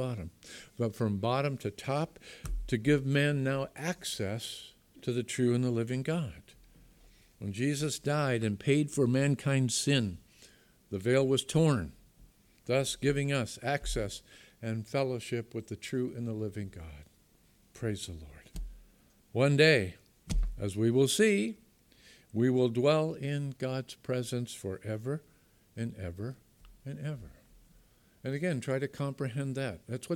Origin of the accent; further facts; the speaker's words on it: Massachusetts, United States; No New York or Boston. I can say that because I'm from Massachusetts.